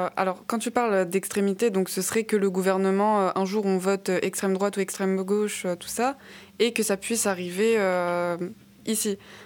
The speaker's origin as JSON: {"language": "French", "country": "France", "said": "en tant que Français, les gens iraient manifester"}